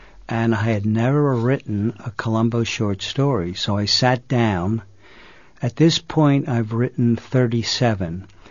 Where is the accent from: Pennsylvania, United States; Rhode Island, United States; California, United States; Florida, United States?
Pennsylvania, United States; Philadelphia; I grew up in Philadelphia, as did Dick.